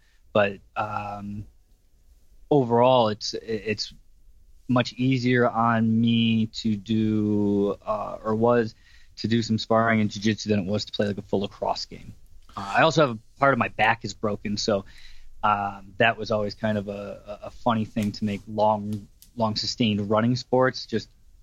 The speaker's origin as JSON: {"language": "English", "town": "Buffalo", "region": "New York", "country": "United States", "tie": "born there", "moved": "yes", "lives_now": "Las Vegas, United States", "said": "I live in Las Vegas. I was born in Buffalo, New York, Western New York, and then I moved out here probably 10, 12 years ago and have been in Vegas."}